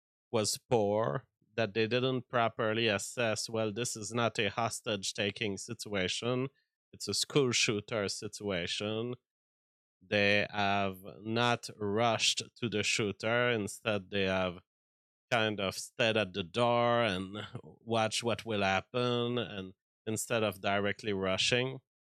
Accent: United States; I'm an American. I don't have the snobbery of the European against yellow mustard.

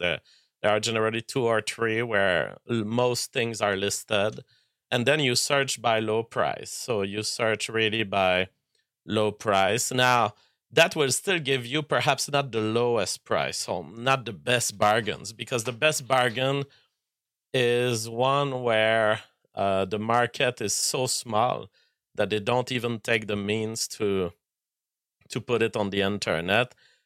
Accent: Canada; it's still a too southern for me as a Canadian.

